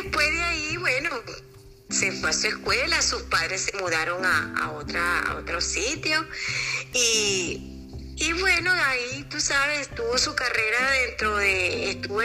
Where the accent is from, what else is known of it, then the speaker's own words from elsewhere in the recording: Valencia, Carabobo, Venezuela; born there; now in Caracas, Venezuela; Yo nací en Valencia, igual que tu mami. Somos carabobeñas.